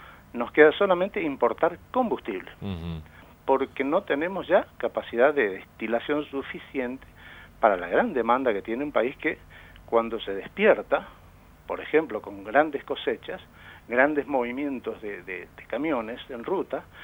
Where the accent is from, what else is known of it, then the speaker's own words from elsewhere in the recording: Argentina; muy contentos y orgullosos como argentinos